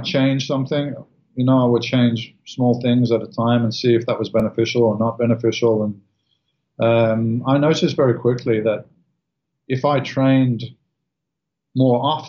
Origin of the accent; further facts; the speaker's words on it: England, United Kingdom; I was from England